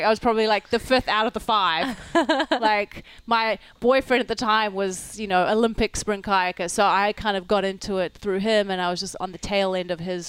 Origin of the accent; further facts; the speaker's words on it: New Zealand; also born or lived in South Africa; I was born in South Africa. Okay. And we moved to New Zealand when I was about 12.